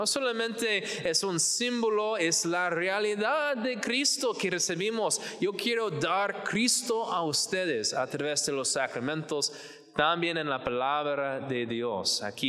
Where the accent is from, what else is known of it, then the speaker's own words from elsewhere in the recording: Georgetown, Texas, United States; Spanish is a second language; also born or lived in Michigan; Soy de Georgetown, que es la ciudad un poquito norte de Austin, no es mucho, pero nací en Michigan, pero por muchos años yo vivía en Georgetown con mi madre y mi padre.